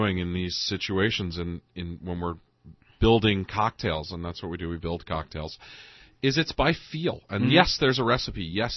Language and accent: English; New Jersey, United States; We're from North Jersey. I mean, I grew up 10 minutes outside of New York City.